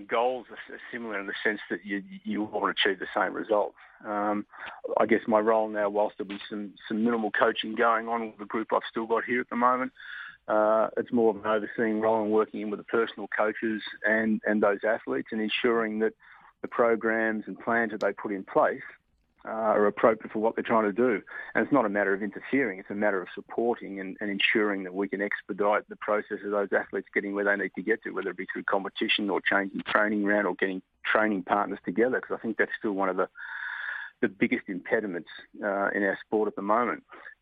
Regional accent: Hawthorn, Victoria, Australia; moved away as an adult; now in Canberra, Australia; But being a Melbourne boy through and through, born and bred in Hawthorn, it was a bit of a culture shock.

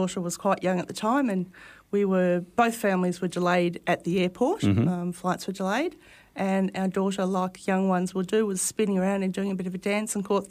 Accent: Melbourne, Victoria, Australia; We're originally from Melbourne.

